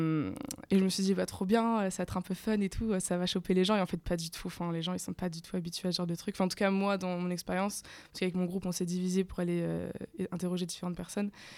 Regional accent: Angoulême, Nouvelle-Aquitaine, France; moved away as an adult; now in Marseille, France; j'ai 20 ans. Moi, j'ai grandi à Angoulême, donc c'est pas très loin de Bordeaux. Et je suis à Marseille depuis quelques semaines seulement pour mes études.

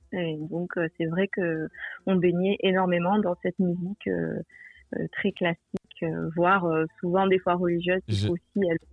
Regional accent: Montpellier, Occitanie, France; moi j'ai toujours été élevée dans la double culture, même si je suis née en France. Hein, je suis née à Montpellier exactement.

